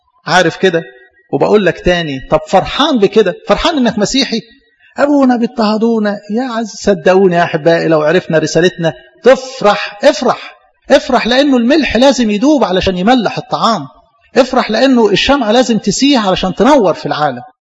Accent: Egypt; بصراحة يعني بتنقصنا كمصريين أو كشرقيين للأسف عموما.

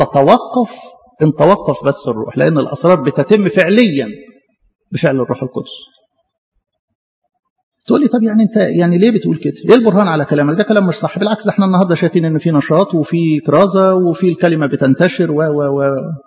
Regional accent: Egypt; وعلى مستوى الوطن بتاعنا بلدنا مصر

